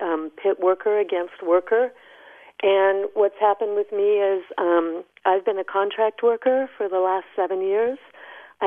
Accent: California, United States; I'm 56, and I'm from the Bay Area.

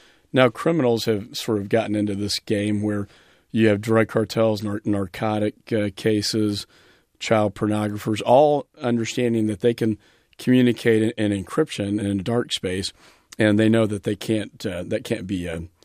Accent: Austin, Texas, United States; And I'm from Austin, so it's a high tech center as well.

